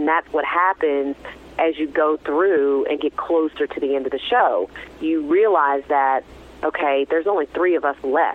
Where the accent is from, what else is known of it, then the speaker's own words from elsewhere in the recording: the South, United States; we're all from the South, so we had this really great camaraderie, having that connection.